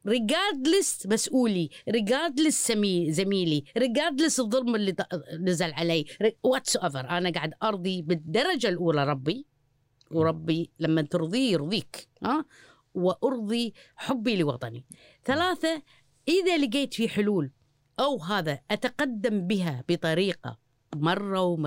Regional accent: Kuwait; لأن إحنا نفسنا ككويتيين خلنا أقول قبل 15 سنة أفضل من الحين

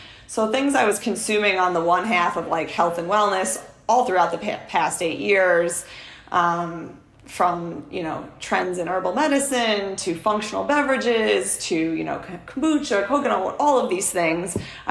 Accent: New York City, New York, United States; inspired by my hometown, which is Rockaway Beach, Queens, which is such a unique place because it's a city. It's a city beach. It's a beach on the Atlantic Ocean in New York City.

